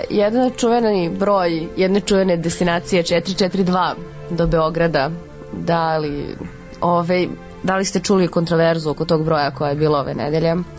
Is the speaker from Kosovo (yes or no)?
yes; Mitrovica, Mitrovica District, Kosovo; Ja sam iz Bronxa.